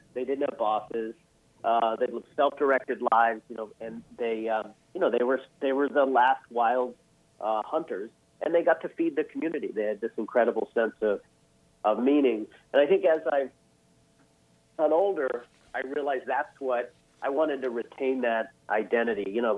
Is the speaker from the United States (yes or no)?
no; Maddox Cove, Newfoundland and Labrador, Canada; I was born up in Newfoundland, Canada. Yeah, outboard kid, a village called Maddox Cove, in the most eastern point in all of North America.